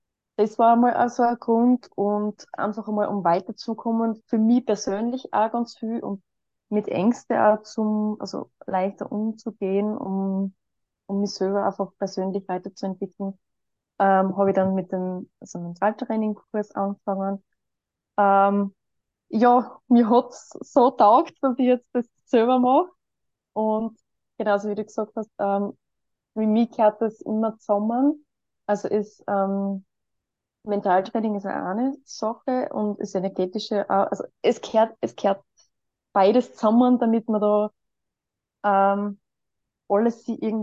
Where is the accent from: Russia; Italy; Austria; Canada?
Austria; Weiz, Styria; ich komme aus Weiz, bin 33 Jahre alt